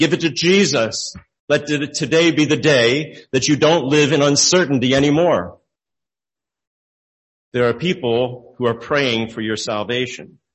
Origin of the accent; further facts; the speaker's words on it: Glen Ridge, New Jersey, United States; In the moment in my room growing up in Glen Ridge, New Jersey